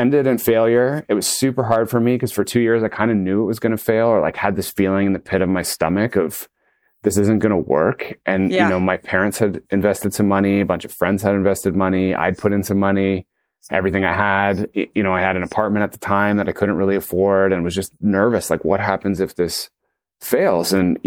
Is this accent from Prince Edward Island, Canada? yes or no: no; Toronto, Ontario, Canada; friends I grew up with in Toronto